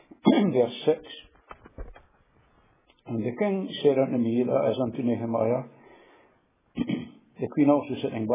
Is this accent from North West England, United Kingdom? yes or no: no; Thornton, Scotland, United Kingdom; born there; I was born in Thornton, Fife.